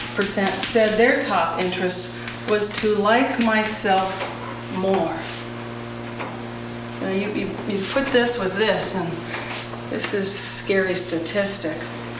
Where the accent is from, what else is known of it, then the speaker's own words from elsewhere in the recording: Grand Forks, North Dakota, United States; I'm from Grand Forks, North Dakota.